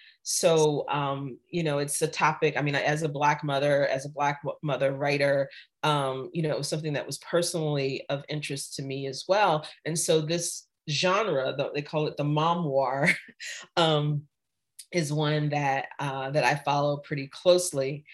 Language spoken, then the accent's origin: English; Florida, United States; There are lots of Souths. I'm from Florida. That's a whole different South, as you know.